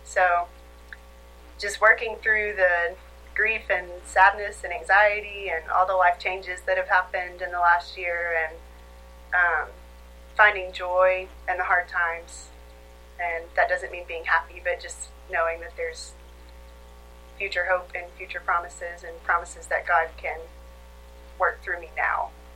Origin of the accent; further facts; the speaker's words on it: Alabama, United States; now in Fort Worth, United States; I'm from Alabama. I just graduated from Harding last May, and I moved here to Fort Worth in August to start graduate school at TCU.